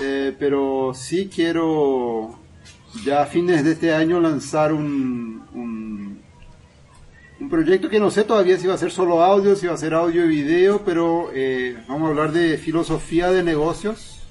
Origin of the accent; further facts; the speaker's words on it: Brazil; now in Paraguay; soy brasileño, vivo hace más de 20 años en Paraguay.